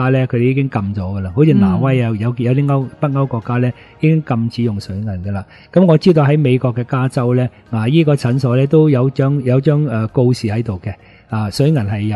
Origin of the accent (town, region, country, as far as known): Hong Kong